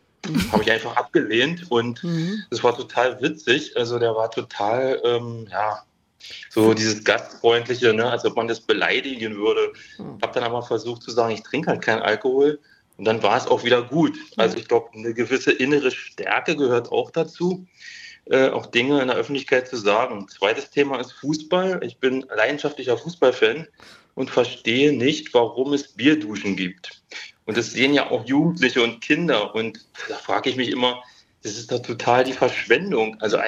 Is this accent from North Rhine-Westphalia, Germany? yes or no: no; Berlin, Germany; ich komme aus Berlin und Umgebung